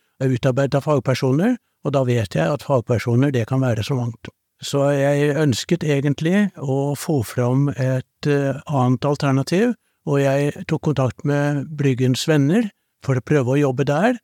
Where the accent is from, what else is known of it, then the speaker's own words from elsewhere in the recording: Eastern Norway, Norway; accent: Eastern Norwegian; now in Bergen, Norway; jeg er en pensjonist som har bodd i Bergen i 50 år, men allikevel betraktet som østlending på grunn av dialekten.